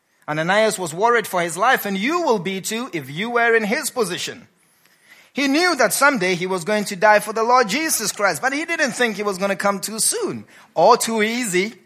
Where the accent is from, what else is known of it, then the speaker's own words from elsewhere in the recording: Ghana; For some of you, my African brothers, and I am African, I'm Ghanaian